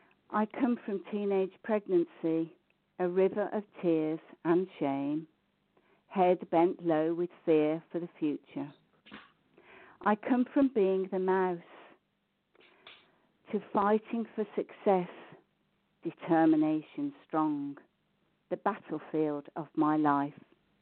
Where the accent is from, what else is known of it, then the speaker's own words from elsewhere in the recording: Birmingham, West Midlands, United Kingdom; born there; I was born in Birmingham. I was born in a house in Tyburn Road, and the address was 1211.